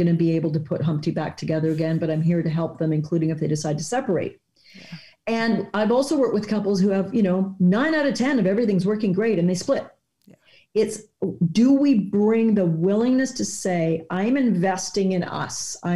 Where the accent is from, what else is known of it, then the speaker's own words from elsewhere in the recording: British Columbia, Canada; So fast forward, I grew up here on Vancouver Island with my grandparents in the same town.